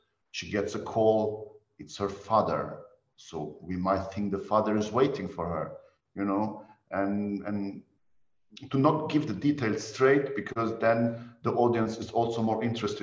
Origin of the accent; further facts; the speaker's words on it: Luxembourg; also born or lived in Iran; So I was born in Iran and grew up in Luxembourg. So here in Luxembourg